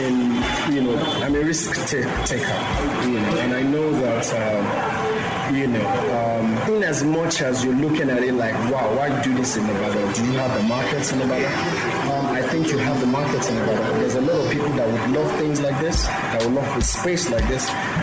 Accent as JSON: {"language": "English", "town": "Ibadan", "region": "Oyo", "country": "Nigeria", "said": "I'm from here, I'm from Ibadan."}